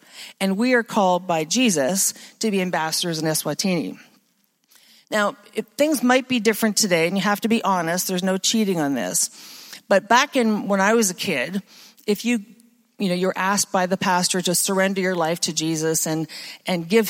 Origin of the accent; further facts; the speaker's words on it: Canada; now in Africa; But we're proudly Canadian, very happy to be back to the land of all dressed potato chips and poutine.